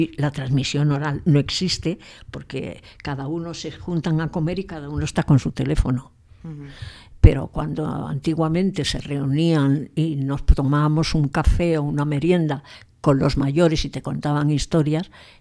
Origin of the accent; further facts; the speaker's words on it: Soto del Real, Community of Madrid, Spain; para los que somos de Soto, pues va a ser mucha más gente que venga